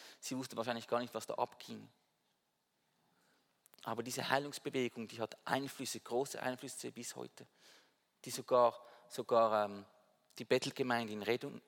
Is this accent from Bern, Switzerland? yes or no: no; Winterthur, Zurich, Switzerland; Wir Winterthurer, wir wollen nicht als Zürcher bezeichnet werden. Wir sind Winterthurer.